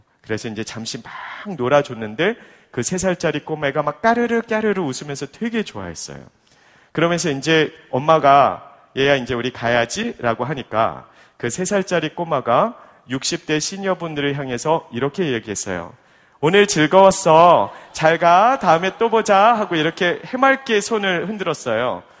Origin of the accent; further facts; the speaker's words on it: South Korea; also born or lived in United States; 우리는 한국 사람입니다.